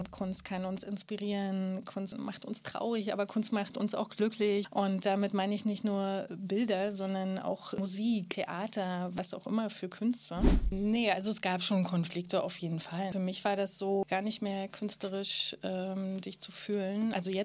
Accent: Berlin, Germany; also born or lived in Graz; Also ich bin in Berlin-Köpenick groß geworden, genauer gesagt in Hessen-Winkel am Demritzsee. Meine Kindheit war sehr schön grün auf jeden Fall. Und ja, ich bin dort zur Schule gegangen und habe mein Abi gemacht in Köpenick.

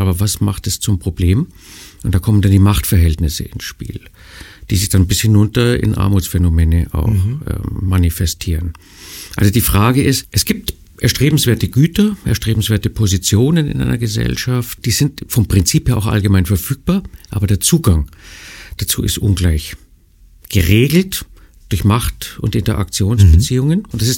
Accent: Munich, Bavaria, Germany; ich bin in München groß geworden, wenngleich nicht dort geboren. Ich habe dann in München auch studiert, Geografie, politische Wissenschaften und Raumplanung, Raumordnung auf Diplom.

